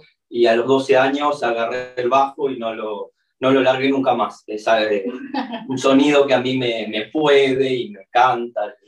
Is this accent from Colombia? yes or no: no; Buenos Aires, Argentina; soy el bajista de la banda y el manager. Nosotros somos de Buenos Aires